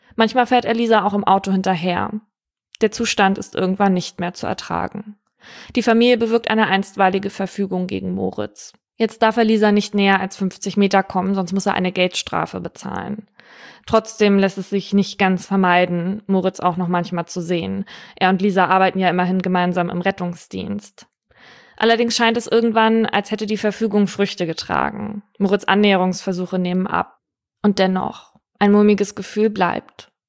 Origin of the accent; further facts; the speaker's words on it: Uetersen, Schleswig-Holstein, Germany; Die junge Frau stammt aus Tornisch, das ist genau genommen die Nachbarstadt von meiner Heimatstadt Uetersen.